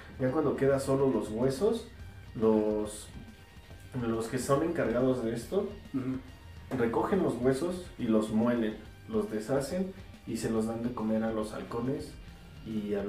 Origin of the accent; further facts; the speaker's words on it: Mexico; Bueno, es que todos somos mexicanos